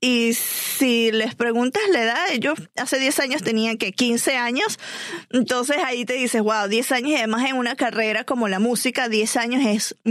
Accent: Venezuela; yo como venezolana, amante de la música

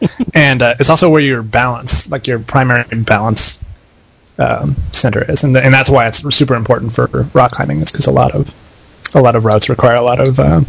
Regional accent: Colorado, United States; We're both from Colorado, actually. I knew him from before we went to college.

